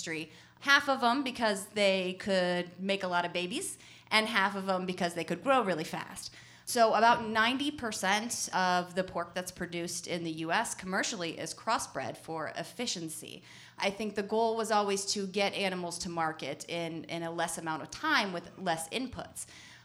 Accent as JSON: {"language": "English", "region": "Missouri", "country": "United States", "lives_now": "Wisconsin, United States", "said": "And, you know, I've really found here in Wisconsin, I'm originally from Missouri"}